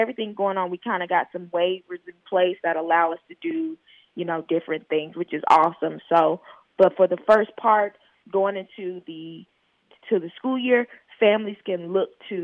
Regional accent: Atlanta, Georgia, United States; You know, I'm from Atlanta, so it's not as intimate, you know.

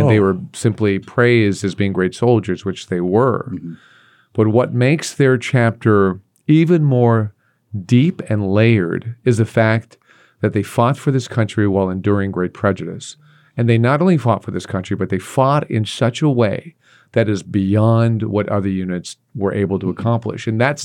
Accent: Texas, United States; I grew up in Texas. My father was a lifer in the military.

